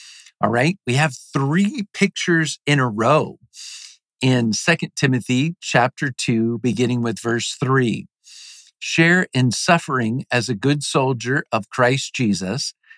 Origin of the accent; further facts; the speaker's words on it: Norfolk, Virginia, United States; You know, I grew up in Norfolk, Virginia, and so that part of Virginia is loaded with military, specifically Navy.